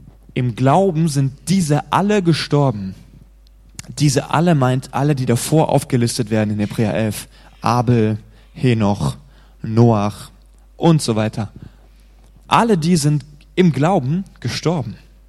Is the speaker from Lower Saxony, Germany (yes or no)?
no; Hesse, Germany; now in Hamburg, Germany; Ich bin hier in Hamburg, ich bin Hesse, ich kenne mich nicht so aus mit dieser nordischen Sprache.